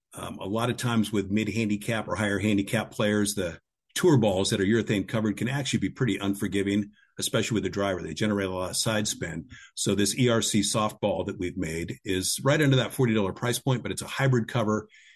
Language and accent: English; California, United States; I'm a NorCal native, and I grew up right down in Marin County, north of San Francisco, and my territory ends down in the Napa area.